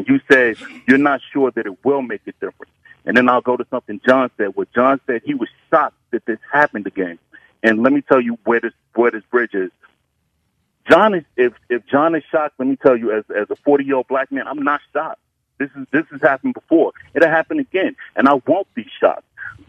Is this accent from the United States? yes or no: yes; Queens, New York, United States; When I called in as a Yankee fan and I told you I was from Queens, New York